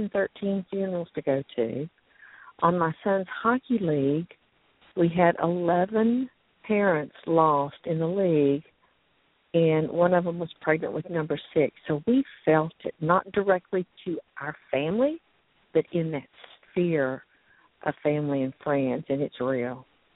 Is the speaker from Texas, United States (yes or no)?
yes; Texas, United States; Well, I'm native Texan, so you're going to hear that. I got dipped across the South and up through New Jersey.